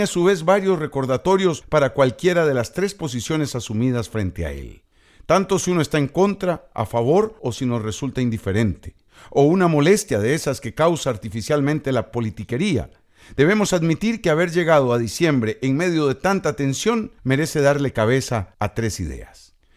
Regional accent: Costa Rica; La segunda es que como costarricenses, todos estamos en el mismo barco.

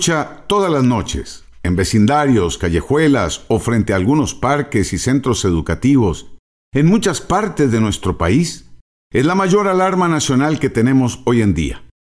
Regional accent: Costa Rica; de los que somos costarricenses y los que vienen a nuestro país para vivir

